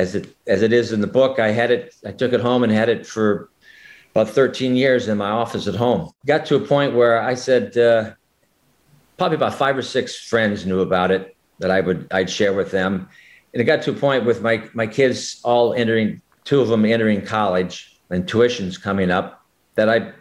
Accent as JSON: {"language": "English", "town": "Sioux City", "region": "Iowa", "country": "United States", "tie": "born or raised there", "said": "where I grew up in Sioux City, Iowa, there's a college there called Briarcliff College"}